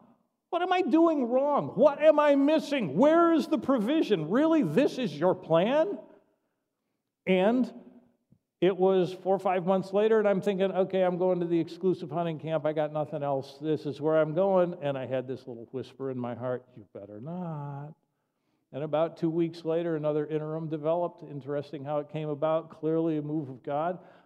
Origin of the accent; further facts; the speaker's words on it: Webster, New York, United States; although I grew up in Webster, New York, I spent all my weekends down near Letchworth State Park.